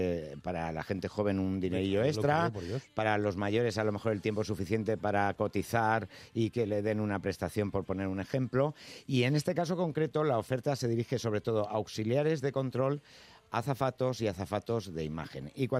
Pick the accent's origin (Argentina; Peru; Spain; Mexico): Spain; Ya sabes cómo somos los españoles para eso.